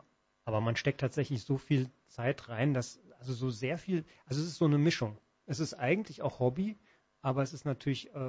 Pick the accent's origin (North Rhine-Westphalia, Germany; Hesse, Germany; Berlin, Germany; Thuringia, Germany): Hesse, Germany; Offenbach; bin Urhesse, bin hier aufgewachsen in Offenbach und habe auch hier in Offenbach studiert an der Hochschule für Gestaltung